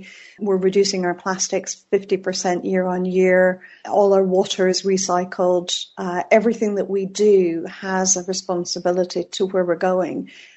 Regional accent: Scotland, United Kingdom; accent: mixed; I have a kind of mixed accent, but people can still hear when I'm talking in another country that I'm Scottish

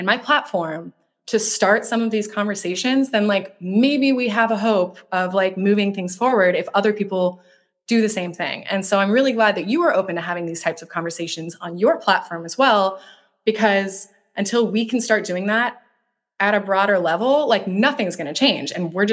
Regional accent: Portland, United States; I mean, I'm obviously from Portland, so like I spend a lot of time in nature

